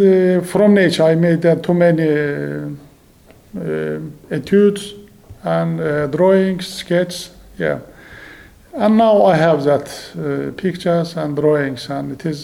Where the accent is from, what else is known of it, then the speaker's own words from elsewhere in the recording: Lachin, Lachin District, Azerbaijan; English is a second language; Yeah, I am from Lachin. Lachin is a nice place. Now, very sorry, my country place is occupied and destroyed my village.